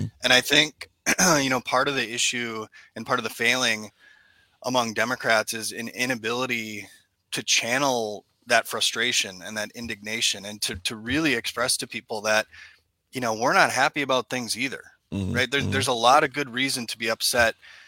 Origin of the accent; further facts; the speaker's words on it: Green Bay, Wisconsin, United States; also born or lived in Madison; Yeah, like I said, born and raised in Green Bay, went down to Madison to go to school, which is really where I developed an interest in politics.